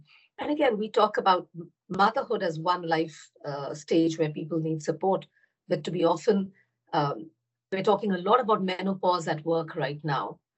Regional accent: India; English is a second language; also born or lived in Europe; as I mentioned, I grew up in India, but worked in Europe and was acquired into a new company, a French company, although I didn't speak the language or know anything about it.

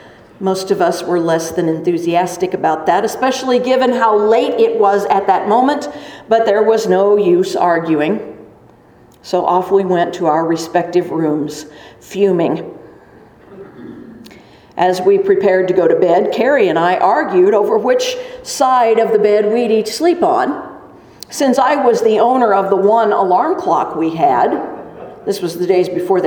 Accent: Kansas, United States; I had never driven down a slope that steep or that long before. I am from Kansas, after all.

